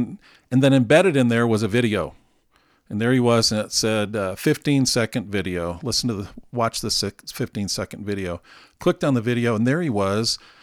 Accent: Colorado Springs, Colorado, United States; I'm from Colorado Springs, Colorado, have lived here about 15 years, and I'm ready.

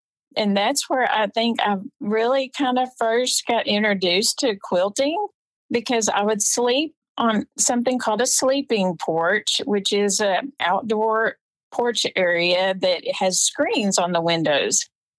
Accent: Tyler, Texas, United States; I was born and raised in Tyler, Texas, here in East Texas. It's a beautiful area. I still live in the area

